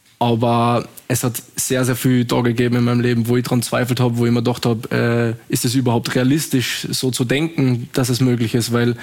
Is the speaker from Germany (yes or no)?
no; Salzburg, Austria; ich bin in Kneis, Anif, Grödig, das sind so kleine Vereine in meiner Heimat gewesen